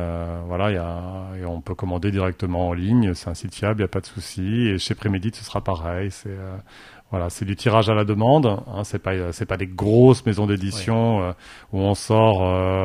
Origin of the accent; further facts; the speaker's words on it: Pays de la Loire, France; born there; moi, je suis né en Mayenne et voilà, mes parents étaient très connus en Mayenne.